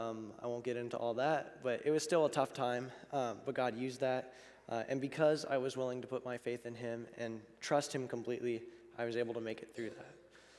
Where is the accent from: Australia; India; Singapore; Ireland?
India; also born or lived in United States / Beirut, Lebanon; I grew up in India for 12 years, and then I came back to the States for 3, and then my family, we moved to Beirut, Lebanon in the Middle East.